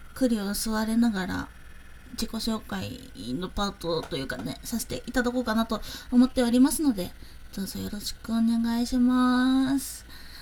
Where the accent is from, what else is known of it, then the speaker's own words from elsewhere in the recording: South Kanto, Japan; 出身は南関東です。はい、南関東のどこかまではまあね、伏せさせていただきますが